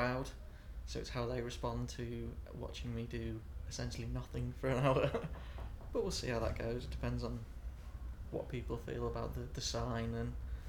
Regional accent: Manchester, North West England, United Kingdom; I'm 28 and I'm from Manchester, England.

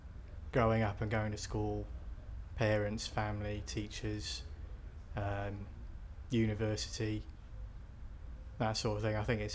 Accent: Newport, Wales, United Kingdom; also born or lived in Guyana / Birmingham; I moved with my parents to Birmingham. But I grew up in Wales, in Newport, in a little village just on the outskirts, which was quite hilly and grassy, and lots of sheep.

